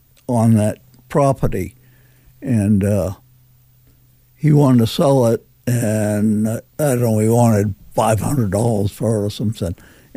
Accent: Sanford, United States; Yeah, I was born and raised in Sanford, and I live 10 miles from there now.

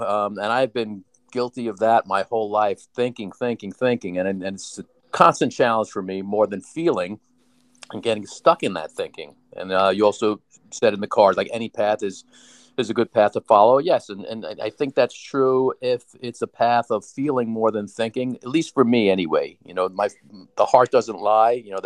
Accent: Brooklyn, New York, United States; also born or lived in Queens / Long Island; So yeah, I grew up, I was born in Brooklyn, nice Jewish boy from Brooklyn, and lived there for years and lived in Queens, New York, and spent most of my life on Long Island.

